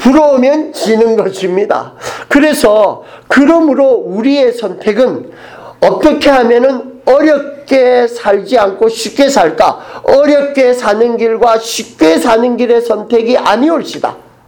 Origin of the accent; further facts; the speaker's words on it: Busan, South Korea; accent: Busan; 저는 부산에서 왔습니다. 이렇게 억양에서 눈치를 채셨는지 모르겠지만은 저도 서울말 할 수 있어요.